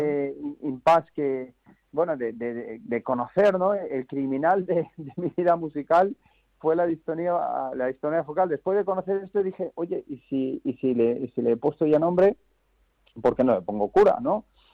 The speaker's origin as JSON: {"language": "Spanish", "town": "Málaga", "region": "Andalusia", "country": "Spain", "tie": "born or raised there", "said": "un concierto en Málaga, en mi ciudad natal"}